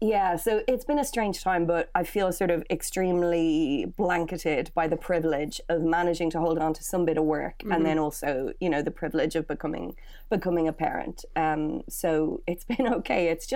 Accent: Dublin, Leinster, Ireland; I'm from Dublin. I am a Dublin city chick, born and bred. So I grew up in a place called Glasnevin.

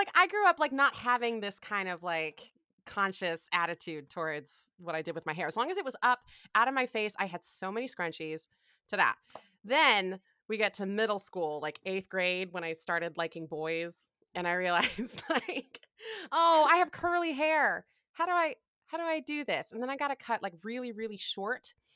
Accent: Ann Arbor, Michigan, United States; Like I'm from Ann Arbor, Michigan, and it's just like hippie dippy eclectic college folks.

